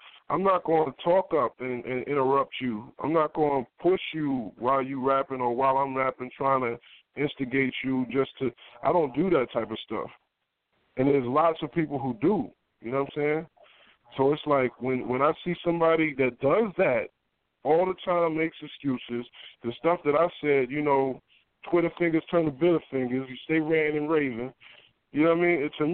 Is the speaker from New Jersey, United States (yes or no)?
yes; New Jersey, United States; I had to fight to have a big mouth. I'm from Jersey.